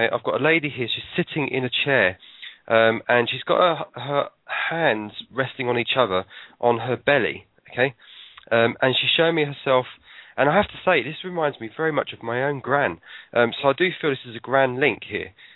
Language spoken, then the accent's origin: English; United Kingdom; Now, I'm British